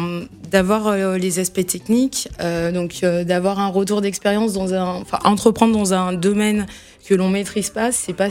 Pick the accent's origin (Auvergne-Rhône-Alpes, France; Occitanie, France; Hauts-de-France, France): Auvergne-Rhône-Alpes, France; Saint-Étienne; born there; à la Biennale du design de Saint-Étienne, qui est ma ville natale.